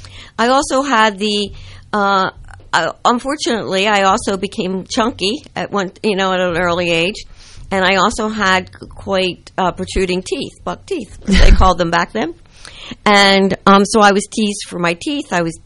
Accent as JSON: {"language": "English", "town": "Atlantic City", "region": "New Jersey", "country": "United States", "tie": "born or raised there", "said": "I grew up in Atlantic City, on the boardwalk of Atlantic City, okay, back in the 60s, and back in the 40s."}